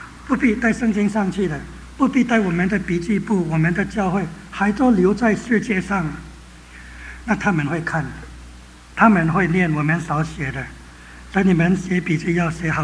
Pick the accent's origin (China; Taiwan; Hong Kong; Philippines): Philippines; 我说菲律宾有7000个小岛，我从菲律宾来